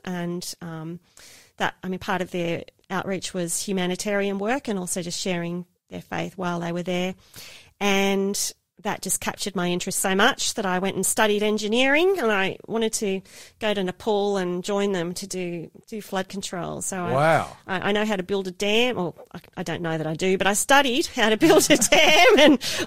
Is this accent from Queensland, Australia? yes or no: no; Wallsend, New South Wales, Australia; also born or lived in Sydney; And my parents were living at Beresfield at the time. So I spent a lot of time growing up in Wallsend and a little bit at Redhead, and then spent some time in exile in Sydney. And now I'm back in God's country, back here in Newcastle.